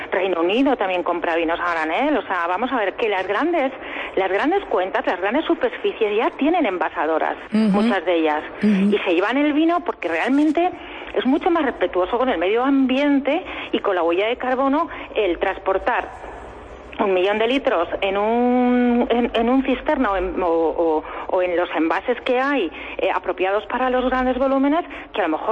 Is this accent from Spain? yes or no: yes; Castilla-La Mancha, Spain; nosotros lo que somos empresarios manchegos